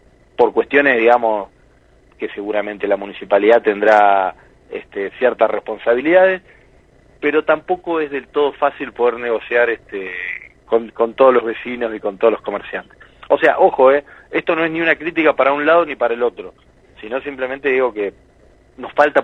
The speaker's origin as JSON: {"language": "Spanish", "region": "Neuquén", "country": "Argentina", "said": "yo soy oriundo de acá de Neuquén. Entonces, digamos, soy oriundo de Neuquén capital, pero siempre viajé mucho a San Martín de los Andes."}